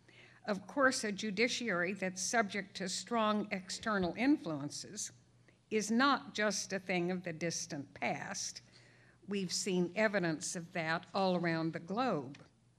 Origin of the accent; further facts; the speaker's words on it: El Paso, Texas, United States; Now, I grew up in the Southwest, was born in El Paso, went to school there.